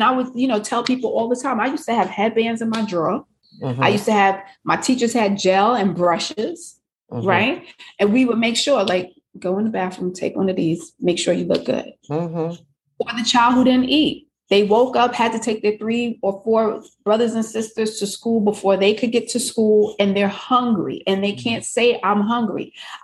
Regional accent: Brooklyn, New York, United States; And as a kid born and raised in Brooklyn, my parents constantly had me traveling throughout New York City, right?

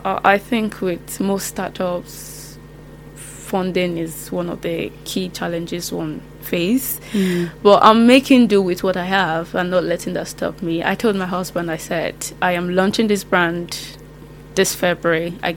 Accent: Lagos, Nigeria; moved away as an adult; now in Cardiff, United Kingdom; I grew up in Lagos, Nigeria. Okay. I only came to Cardiff

